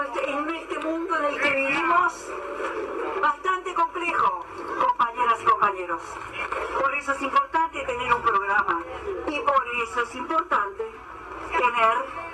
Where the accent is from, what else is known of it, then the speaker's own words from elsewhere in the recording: Uruguay; Somos todos uruguayos y uruguayos.